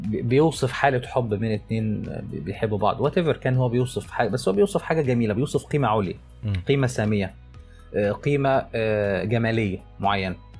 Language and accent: Arabic; Egypt; زي ما بيقولوا عندنا في مصر